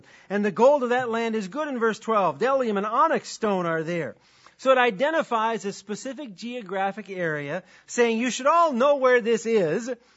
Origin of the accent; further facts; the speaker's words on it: Wisconsin, United States; at least where I grew up in Wisconsin, were not called water fountains. They were called bubblers.